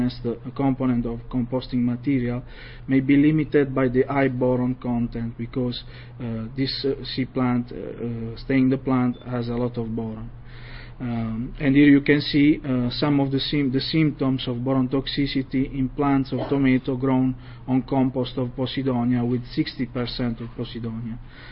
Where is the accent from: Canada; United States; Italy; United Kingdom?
Italy; Southern Italy; English is a second language; I am a postdoc from Southern Italy, University of Bari